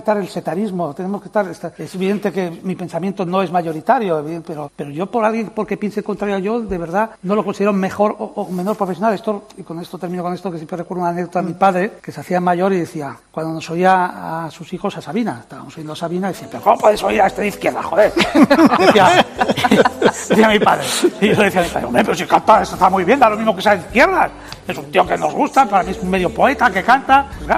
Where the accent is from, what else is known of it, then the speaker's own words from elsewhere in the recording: Costa Rica; born there; toda la familia de mi madre son catalanes y además nací en Costa Rica y la inscripción en el registro civil se hace en la embajada ahí, ¿no?